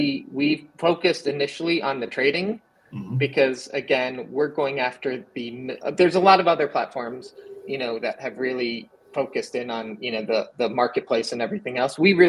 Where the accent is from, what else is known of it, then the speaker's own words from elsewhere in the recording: Chicago, Illinois, United States; I grew up in Chicago.